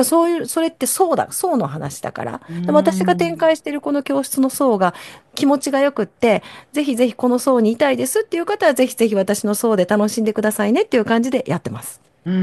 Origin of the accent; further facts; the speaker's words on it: Kansai, Japan; accent: Kansai; 今ね、もう素の自分になったから関西弁でしょ。